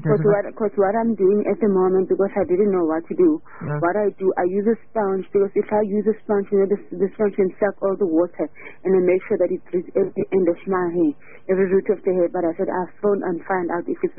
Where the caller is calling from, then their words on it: Soweto, Gauteng, South Africa; I'm calling from Soweto.